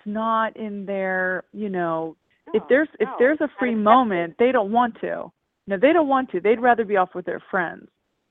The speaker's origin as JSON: {"language": "English", "region": "England", "country": "United Kingdom", "tie": "born or raised there", "said": "when I was raised in England, actually."}